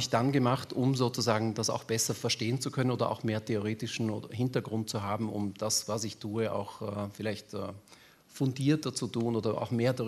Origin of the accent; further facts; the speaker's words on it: Vienna, Austria; Ich komme aus Wien, das hört man wahrscheinlich auch an der Sprache, und habe dort meine Heimat gehabt